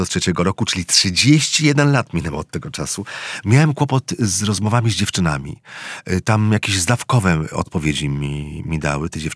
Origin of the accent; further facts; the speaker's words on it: Złotoryja, Lower Silesian Voivodeship, Poland; Ja pochodzę z małego miasteczka, wiesz, ze Złotoryi na Dolnym Śląsku, gdzie seks naprawdę był tematem tabu